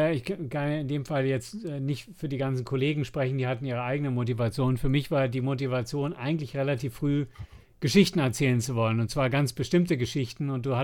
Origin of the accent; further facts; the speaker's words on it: Tennenlohe, Bavaria, Germany; Tenlohe der Ort, wo ich herkomme, Grüße gehen raus.